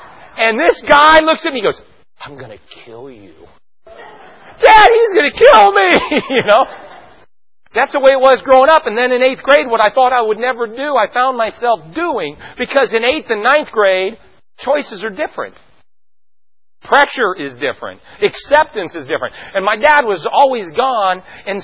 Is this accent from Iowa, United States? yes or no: no; California, United States; That's just the way it was where we grew up in California.